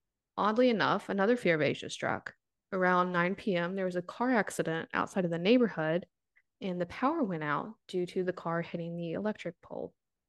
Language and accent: English; North Carolina, United States; we're from North Carolina and we're Floridians, so.